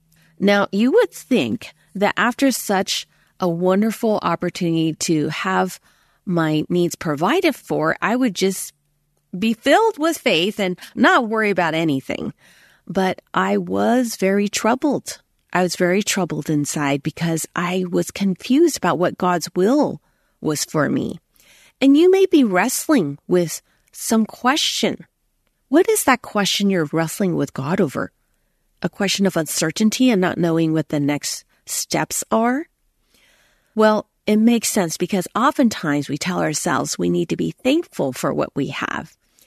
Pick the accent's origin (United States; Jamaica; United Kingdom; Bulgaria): United States; born there; I was born in America, and I just felt so fortunate.